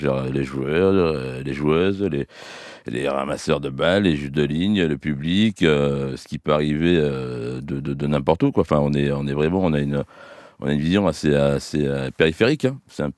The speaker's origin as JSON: {"language": "French", "country": "France", "said": "pour nous, en tant que Français, c'est un petit peu le temple du tennis"}